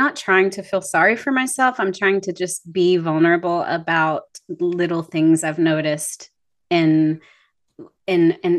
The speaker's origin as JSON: {"language": "English", "region": "Louisiana", "country": "United States", "tie": "born or raised there", "said": "I grew up in Louisiana and we didn't have certain foods. And so now even living in Texas for a decade"}